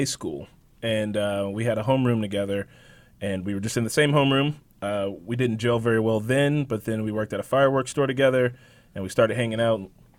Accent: Gary, Indiana, United States; now in Indianapolis, United States; I grew up in Gary, Indiana, raised in the region. I moved down here in 2000, and I've been loving Indianapolis ever since.

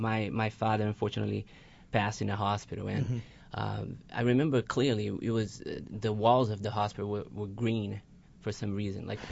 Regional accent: Brazil; Growing up in Brazil, yes.

